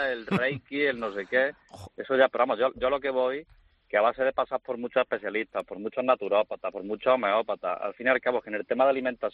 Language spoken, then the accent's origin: Spanish; Córdoba, Andalusia, Spain; de Córdoba. Soy fisioterapeuta